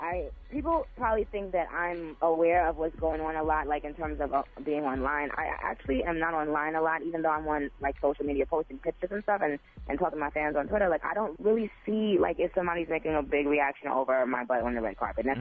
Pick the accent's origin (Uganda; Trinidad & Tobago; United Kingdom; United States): Trinidad & Tobago; I know that's weird, but I'm from Trinidad, and they remind me of, like, people from my country.